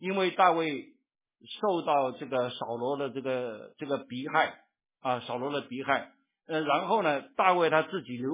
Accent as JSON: {"language": "Chinese", "country": "Taiwan", "tie": "born or raised there", "said": "所以我们年轻的时候在台湾长大的人都听过一句话"}